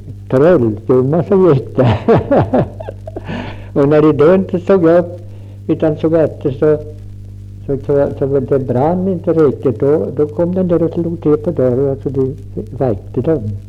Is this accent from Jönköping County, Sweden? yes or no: no; Röfors, Örebro County, Sweden; born there; Jag född i Röfors. Där är jag född.